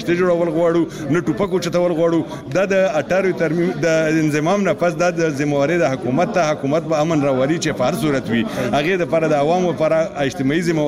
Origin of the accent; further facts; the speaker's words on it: Bara, Khyber Pakhtunkhwa, Pakistan; ز د باړې يم باړې کې بر کمبرخیل يم. کمبرخیل سره مې تعلق دی او مالته اوسېږم.